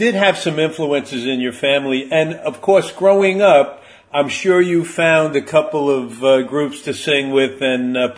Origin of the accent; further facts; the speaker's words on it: Westchester, New York, United States; also born or lived in Long Island; You know, I grew up in Westchester, but then my father moved us to Long Island in my junior year. And I sang at all the Long Island clubs